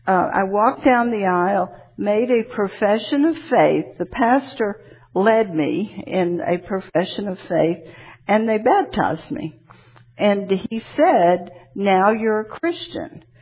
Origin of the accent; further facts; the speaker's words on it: Atlanta, Georgia, United States; born there; I was born in Atlanta. You probably can tell by my accent. I'm an only child.